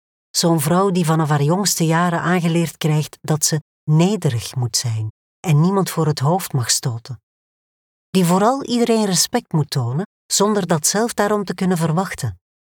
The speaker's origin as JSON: {"language": "Dutch", "town": "Mechelen", "region": "Flanders", "country": "Belgium", "tie": "born or raised there", "said": "Ik ben geboren en getogen in Mechelen. Mijn ouders kwamen als jonge volwassenen uit Marokko naar België om goed werk te zoeken en een in hun ogen beter leven uit te bouwen."}